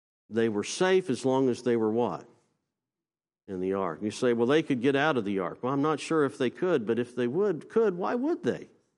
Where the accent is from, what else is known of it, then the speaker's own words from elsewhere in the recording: Virginia, United States; I'm from Virginia, so I'm a Virginia Cavalier fan.